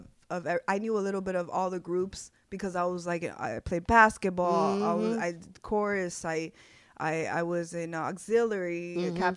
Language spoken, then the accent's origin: English; Miami Beach, Florida, United States; I was raised in South Beach, and my high school was in South Beach.